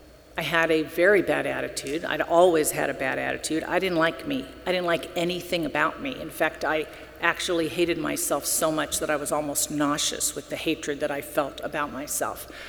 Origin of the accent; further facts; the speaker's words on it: Venice Beach, California, United States; because I'm from Venice Beach and we have to have tough feet